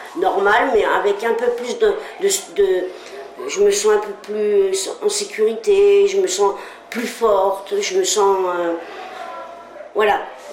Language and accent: French; Sens, Bourgogne-Franche-Comté, France; Alors, moi, je suis originaire de Sens, la Bourgogne, Lyon, 89. À Sens, S-E-N-S.